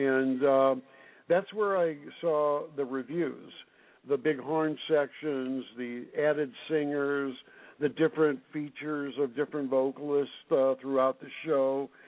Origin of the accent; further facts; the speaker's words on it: St. Louis, Missouri, United States; I am from St. Louis, and in the years that I was growing up, and in the years that I was 14, 15, and 16 years old, we're talking about 1958, 59, 60, and 61